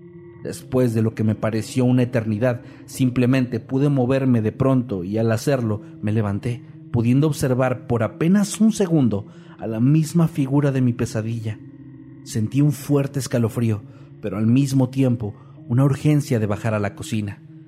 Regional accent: Mexico; Soy de México, por lo que, al igual que la mayoría de las personas aquí, crecí en un entorno católico. Mi abuela, con quien viví a partir de los 7 años, solía tener imágenes religiosas por toda su casa.

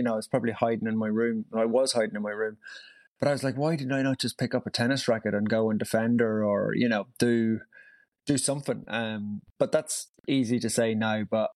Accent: Brussels, Brussels-Capital Region, Belgium; also born or lived in Tyrone, Northern Ireland; I grew up in Brussels, but was born in the north in Tyrone. And yeah, I've kept the, I mean, all my friends were Irish growing up abroad. But yeah, the accent is still there, but it gets stronger, I think, as the closer I get to home.

